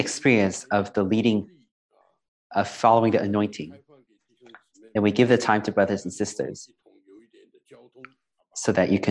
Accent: Seattle, Washington, United States; I'm from Seattle.

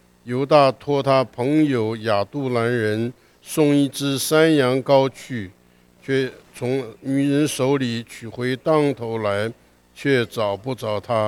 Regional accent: China; 我们中国人的一个做法都是报喜不报忧啊，我们都喜欢讲好的啊

